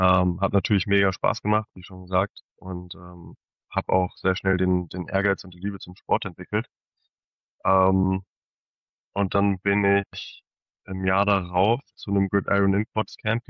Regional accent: Witzenhausen, Hesse, Germany; Ich bin 23 Jahre alt und komme aus dem schönen kleinen Witzenhausen. Das ist so ein kleines Dorf in Nordhessen. Da bin ich aufgewachsen, da komme ich her

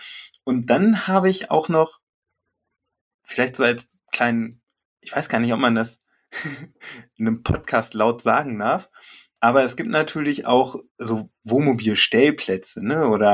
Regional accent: Germany; born there; Gebürtig komme ich aus dem Harz.

